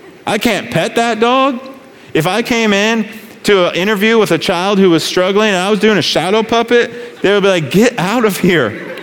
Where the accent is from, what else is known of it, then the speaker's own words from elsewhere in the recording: Colorado Springs, Colorado, United States; And I grew up in Colorado Springs. That's like where they live.